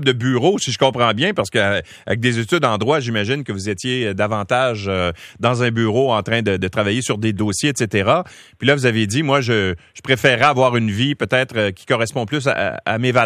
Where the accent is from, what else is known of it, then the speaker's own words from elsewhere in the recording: Quebec, Canada; Est-ce qu'il y a des endroits où vous pouvez faire de la pêche en apnée chez nous, au Québec?